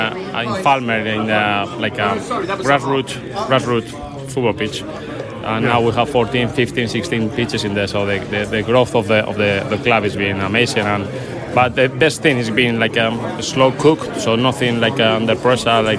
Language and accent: English; Vitoria, Basque Country, Spain; English is a second language; moved away as an adult; also born or lived in Alicante; now in Brighton, United Kingdom; Well, I am from the Basque Country, from Vitoria. I play there in Alavés, and that's my hometown.